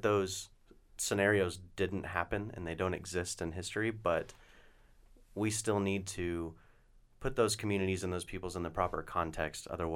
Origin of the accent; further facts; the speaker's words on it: Oklahoma, United States; No, and you know, I'm from Oklahoma, and there are towns, you know, 45-minute drive from my home where the high school mascot is the Savages.